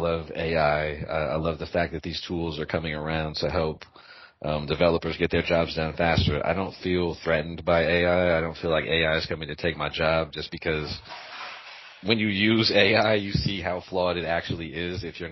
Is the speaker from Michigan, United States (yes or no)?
no; Oakland, California, United States; also born or lived in Japan; now in Los Angeles, United States; I'm from Oakland, California. Born in Japan, raised in the Bay Area, and now in Los Angeles.